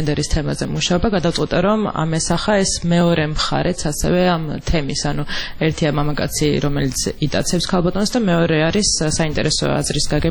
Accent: Imereti, Georgia; მე თვითონ იმერეთიდან ვარ და ხშირად მეწოდა ხოლმე ეგ სოფელში დასვლა ორი სოფელი მაქვს

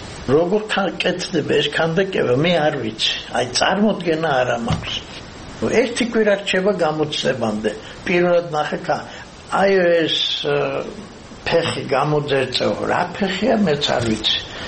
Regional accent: Arkhoti, Mtskheta-Mtianeti, Georgia; პირიქით ხევსურიდა, საიდანაც ჩვენ მართლა ვართ არხოტიდან ვარ ჩამოსული

